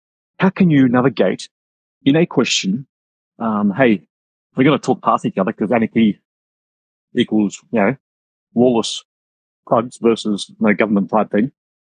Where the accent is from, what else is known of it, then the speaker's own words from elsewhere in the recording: Australia; Being an Aussie, that's how I rumble.